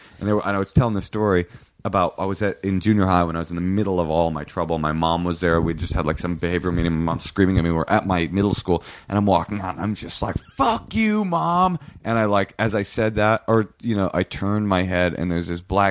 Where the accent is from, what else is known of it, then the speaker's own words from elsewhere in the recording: Oakland, California, United States; because I grew up in a black situation. You know, like I grew up in Oakland, you know, public school system.